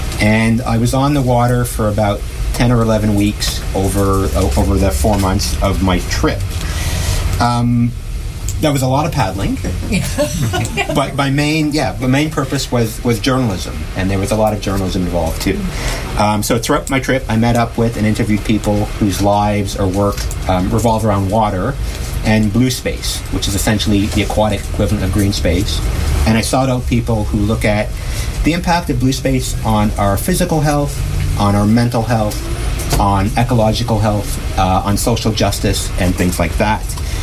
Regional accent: Ontario, Canada; I'm from Ontario. I've camped a lot.

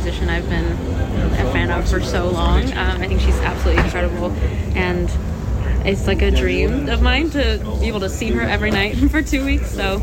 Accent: Nova Scotia, Canada; growing up in Nova Scotia, music was definitely a big part of my mom's side of the family, especially like kitchen parties and lots of fiddle music.

